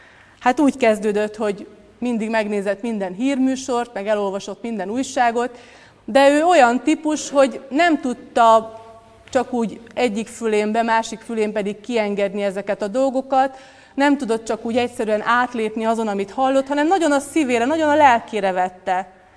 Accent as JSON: {"language": "Hungarian", "country": "Hungary", "said": "Sokszor észreveszem azt, én nem tudom, hogy csak mi magyarok vagyunk-e ilyenek, vagy mindenki a világon"}